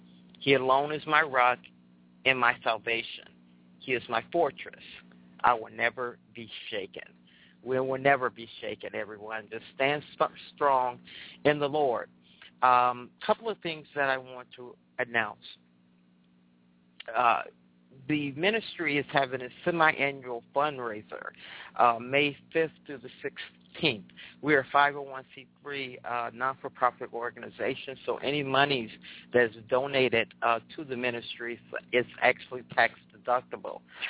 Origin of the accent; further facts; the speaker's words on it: Chicago, Illinois, United States; I'm from Chicago, the birthplace of house music.